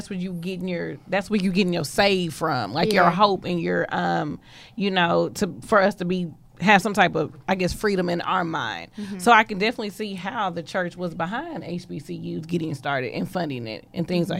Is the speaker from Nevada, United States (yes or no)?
no; Dallas, Texas, United States; If anything happened to you, I can't get you. I'm from Dallas. So he was like, it's just too far.